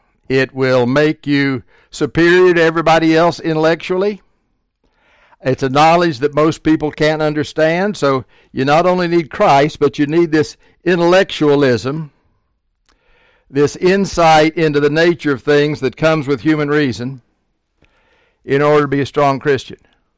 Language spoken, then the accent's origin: English; Tennessee, United States; moved away as an adult; now in Atlanta, United States; 1974, Becky and I came to Atlanta from East Tennessee. I would love to have stayed in East Tennessee, Southwest Virginia.